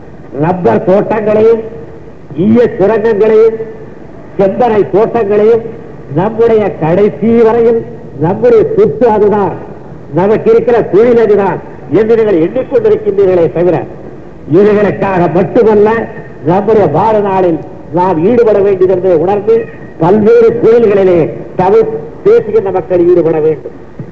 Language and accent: Tamil; Malaysia; ஆகையால் நீங்கள் நாங்கள் தமிழ்நாட்டுக்காரர்கள் என்று சொல்லாதீர்கள், நாங்கள் மலாசியக்காரர்கள், நாங்கள் கிளாவர வளையல், நாங்கள் மலாசியக்காரர்கள். ஆனால் எங்களுடைய மொழி தமிழ் மொழி